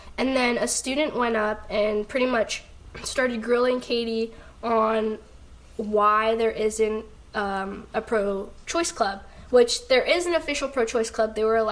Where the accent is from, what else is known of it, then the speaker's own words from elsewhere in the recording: California, United States; because originally I'm from California, so obviously very far from here.